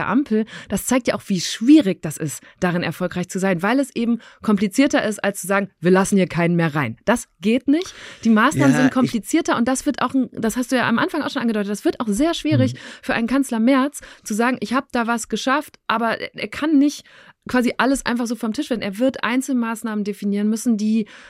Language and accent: German; North Rhine-Westphalia, Germany; zum Beispiel in meinem Heimatbundesland NRW